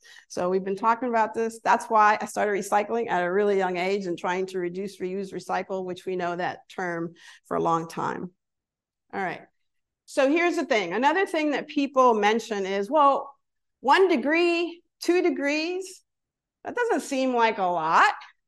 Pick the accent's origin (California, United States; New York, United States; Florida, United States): Florida, United States; Miami; now in Texas, United States; I grew up in Florida, in Miami, Florida, where hurricanes come through.